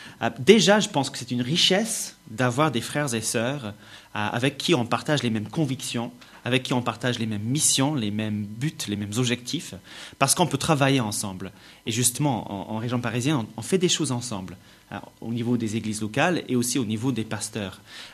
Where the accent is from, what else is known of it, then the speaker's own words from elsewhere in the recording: Northern Ireland, United Kingdom; French is a second language; now in France; Bon, alors je suis irlandais d'origine, donc je viens de près de Belfast.